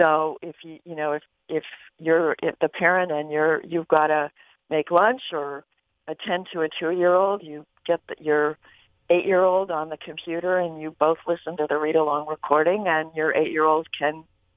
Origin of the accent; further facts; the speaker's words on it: United States; one of my struggles as an American has always been the difficulty of my fellow citizens to fully embrace the kind of diversity that makes us thrive